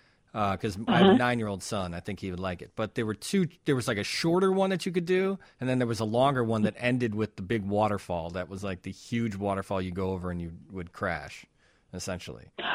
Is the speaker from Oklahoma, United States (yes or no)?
no; Wonder Lake, Illinois, United States; I feel like I have been on a snowmobile, but because I grew up in Wonder Lake, but it's not something I've done in decades.